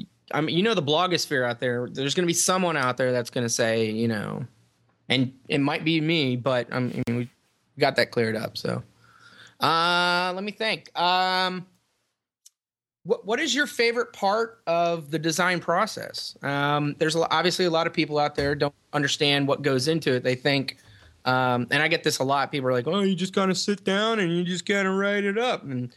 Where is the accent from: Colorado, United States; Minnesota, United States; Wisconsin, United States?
Colorado, United States; Denver; I'm a Midwest Westerner. I come from Denver, Colorado.